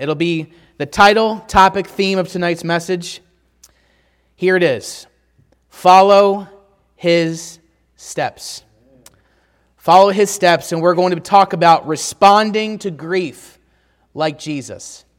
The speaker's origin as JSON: {"language": "English", "region": "Pennsylvania", "country": "United States", "tie": "born or raised there", "said": "Growing up in Pennsylvania, I have a vivid memory of what is called the Blizzard of 1993."}